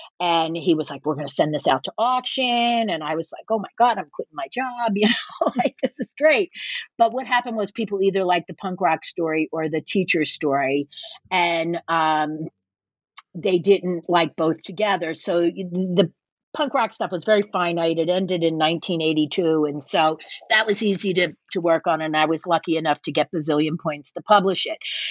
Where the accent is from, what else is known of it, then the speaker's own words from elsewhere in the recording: Philadelphia, Pennsylvania, United States; well, I'm from Philadelphia. Deal with it.